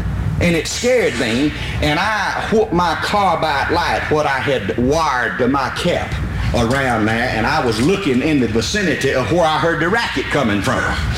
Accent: Liberty, Mississippi, United States; I come from Route 4, Liberty, Mississippi. Now, that's 12 miles west of Macomb, Mississippi, 65 miles due northeast of Baton Rouge, Louisiana, and 116 miles due north of New Orleans, Louisiana. It was there that I first saw the light of day out at Amite County

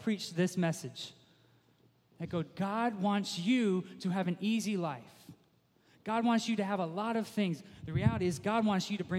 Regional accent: United States; I'm an American. I deserve it, right?

